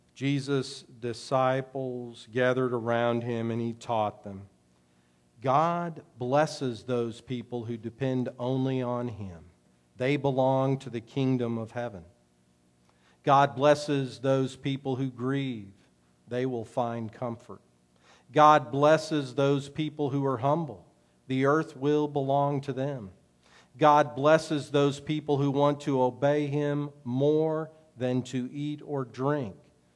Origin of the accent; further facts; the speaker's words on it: Oklahoma, United States; I'm from Oklahoma, and that's where … is from, too.